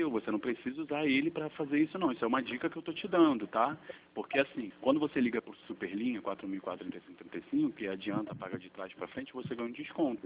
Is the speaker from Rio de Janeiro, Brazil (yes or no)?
yes; Rio de Janeiro, Brazil; Sim, nós somos do Rio de Janeiro, da capital mesmo.